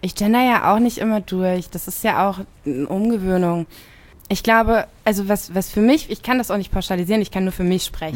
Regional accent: Rhineland-Palatinate, Germany; Aber ich bin in der Pfalz groß geworden.

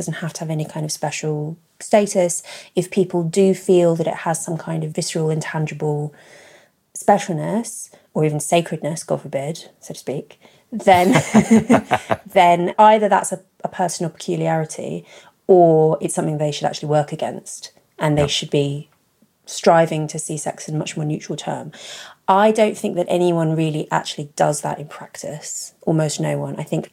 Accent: London, United Kingdom; I grew up in London. I went to SOAS and then Oxford. I come from a middle-class Guardian reading kind of household.

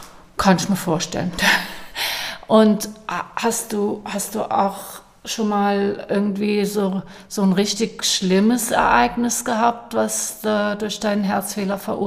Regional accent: Germany; now in Switzerland; Ja, ich komme aus Deutschland, bin jetzt seit 21 Jahren in der Schweiz, meinem damaligen Freund, jetzigen Ehemann, hierhin gefolgt, genau. Und wohne jetzt hier im Tölstal, im schönen Wieler

